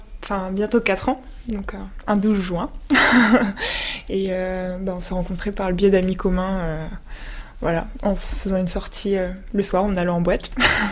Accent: Valence, Auvergne-Rhône-Alpes, France; je suis originaire de Valence, dans la Drôme, et quoi dire d'autre, voilà.

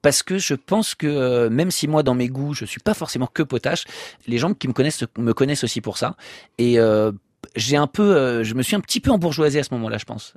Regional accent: Paris, Île-de-France, France; born there; je suis né en région parisienne. Le village d'origine de mes parents c'est Ghisonaccia, j'ai passé beaucoup de temps là-bas quand j'étais enfant, mais je suis né à Paris.

